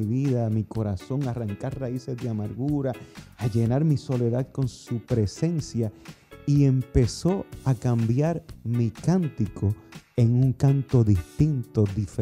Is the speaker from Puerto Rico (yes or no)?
yes; Puerto Rico; Como mucha gente sabe, aquí en mi tierra, Puerto Rico, comencé como cantante juvenil en los programas de Telemundo